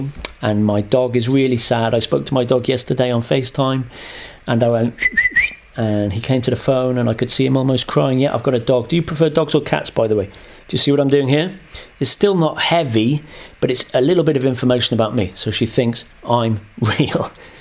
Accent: London, United Kingdom; now in Russia; And here in Russia, I'm saying, yeah, I'm from London.

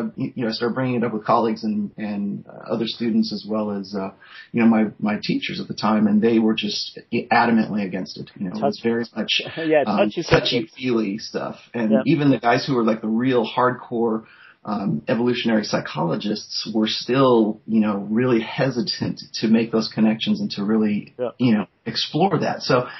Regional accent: Los Angeles, California, United States; I grew up in Los Angeles. I went to community colleges in Los Angeles. I didn't go to a university until I got to Nevada.

